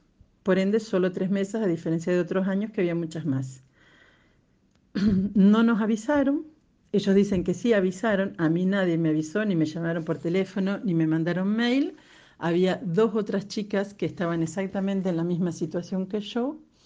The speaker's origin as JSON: {"language": "Spanish", "country": "Argentina", "moved": "as an adult", "lives_now": "Paris, France", "said": "argentina, vivo en París desde hace 30 años."}